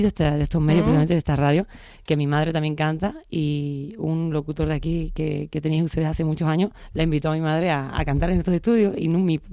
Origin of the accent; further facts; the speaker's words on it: Andalusia, Spain; also born or lived in Vic; yo nací en Cataluña, en Vic, y con 4 años me llevaron mis padres, que son andaluces, a Andalucía. Estuve hasta los 17, 18, pero siempre yendo a Barcelona como de vacaciones